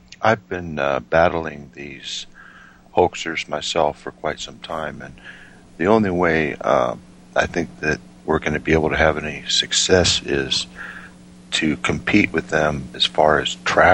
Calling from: Washington, United States; Calling from Washington State.

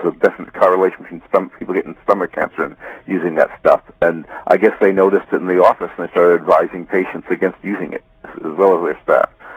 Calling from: Ithaca, New York, United States; Hi, George. … in Ithaca.

